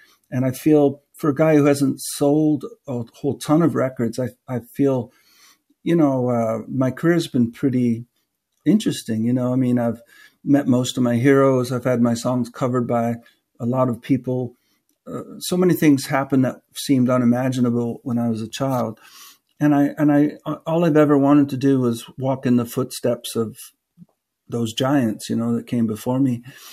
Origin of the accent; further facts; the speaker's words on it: Canada; it just became sort of my favorite thing, really, to do as a Canadian